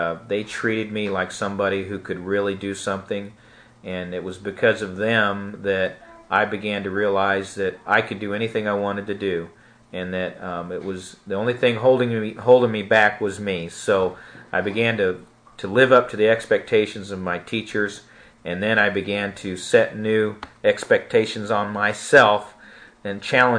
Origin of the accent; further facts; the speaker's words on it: Liberty, United States; Well, I've been in Liberty since I was in the second grade, and Liberty's changed a lot in that time, but it's always been a great place to live.